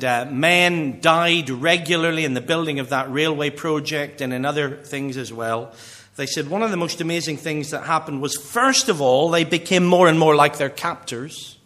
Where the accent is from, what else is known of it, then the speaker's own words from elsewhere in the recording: Northern Ireland, United Kingdom; Growing up in Northern Ireland, people used to talk about me old mucker.